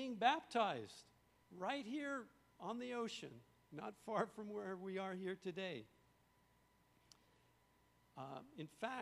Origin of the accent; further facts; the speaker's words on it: New York, United States; So I grew up in New York. I lived in New York, so I was quite far from Newport Beach and Costa Mesa.